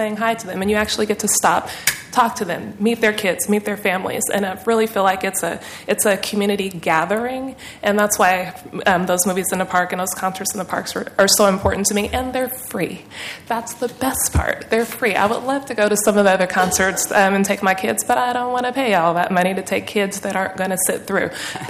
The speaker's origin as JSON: {"language": "English", "town": "Portland", "region": "Oregon", "country": "United States", "tie": "born or raised there", "said": "I grew up in North Portland, Boise neighborhood, all of my life, and became involved with our neighborhood association when I moved back from undergrad from California"}